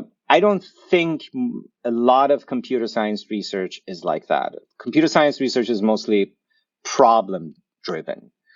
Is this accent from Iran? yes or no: yes; Iran; moved away as an adult; I grew up in Iran, you know, from the beginning of the Islamic Revolution till I was 19, under 8 years of war.